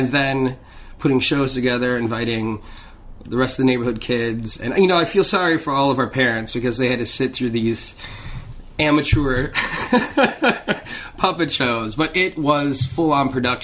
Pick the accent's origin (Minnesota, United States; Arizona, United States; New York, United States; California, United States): Minnesota, United States; Minneapolis; I grew up in Minneapolis, mm-hmm. a suburb of Minneapolis, yeah.